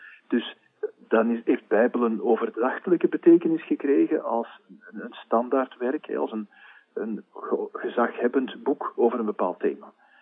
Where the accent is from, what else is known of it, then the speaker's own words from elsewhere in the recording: Antwerp, Flanders, Belgium; ik kom uit Antwerpen, dat is voor ons heel belangrijk.